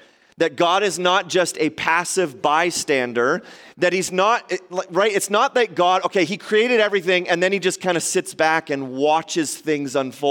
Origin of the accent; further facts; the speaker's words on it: Maple Ridge, British Columbia, Canada; And I said, well, we're from Maple Ridge